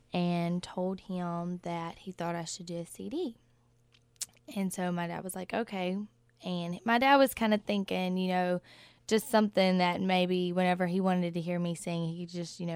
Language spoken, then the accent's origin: English; West Monroe, Louisiana, United States; I was born in West Monroe, and I've lived here all my life.